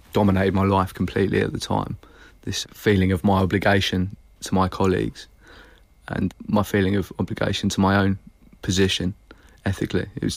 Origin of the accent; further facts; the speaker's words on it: Yorkshire and the Humber, United Kingdom; also born or lived in Norwich, United Kingdom; I was born in Norwich, but we lived in rural Yorkshire, which is where my formative years were spent. And I was home educated, I think, from the ages of 8 or 9.